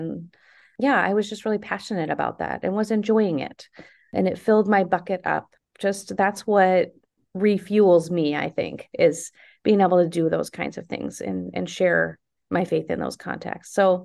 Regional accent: Arizona, United States; also born or lived in Chicago; now in Wisconsin, United States; So otherwise, I'm from Arizona. So how would I have ever met a Minnesota boy?

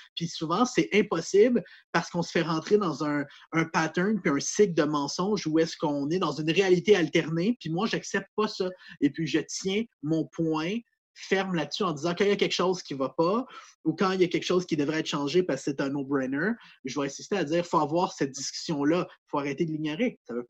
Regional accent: Quebec, Canada; il n'y a pas plus Québécois que moi par rapport à mes origines. Je veux dire, je suis Canadien, Français d'un côté, j'ai de la descendance anglaise de l'autre côté, j'ai de la descendance française et amérindienne.

